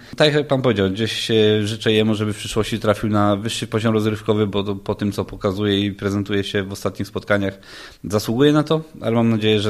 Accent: Szczecin, West Pomeranian Voivodeship, Poland; mimo tego, że jestem ze Szczecina

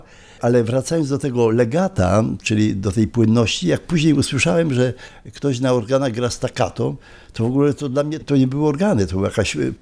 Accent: Sosnowiec, Silesian Voivodeship, Poland; No, wszystko się zaczęło w Sosnowcu, bo to jest moje rodzinne miasto. No, gdzie się urodziłem, gdzie chodziłem do szkoły muzycznej. Ja właśnie mieszkałem tam 30 lat.

